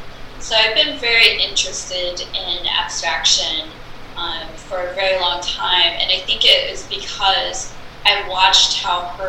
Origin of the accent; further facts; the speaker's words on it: Lafayette, Indiana, United States; And for me, I grew up in Lafayette, Indiana, and in a rural area, and I was fortunate to have my grandparents live nearby.